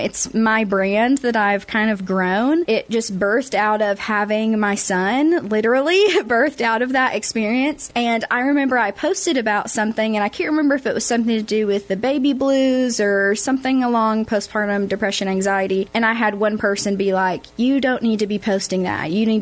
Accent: Putnam County, Tennessee, United States; now in Dallas, United States; I was born and raised here in Putnam County, so I'm a local girl. But I left after I graduated high school. I went to be in Dallas, Texas

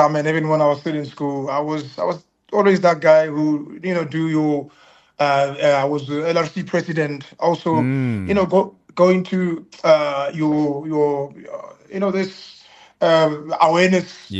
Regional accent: Mokopane, Limpopo, South Africa; born there; I was born in Mokopane, place called Gqokopane.

